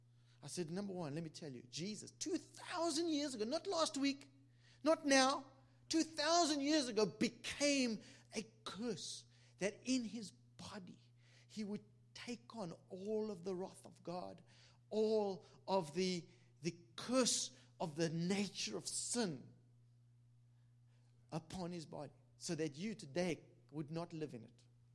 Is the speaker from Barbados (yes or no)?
no; South Africa; I was in a hotel in South Africa. I was flown down to be on TBN in my hometown.